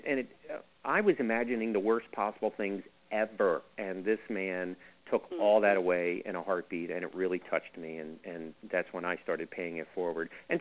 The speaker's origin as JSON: {"language": "English", "town": "Kearney", "country": "United States", "tie": "born or raised there", "said": "I drew an aerial map of our neighborhood that I grew up in Kearney"}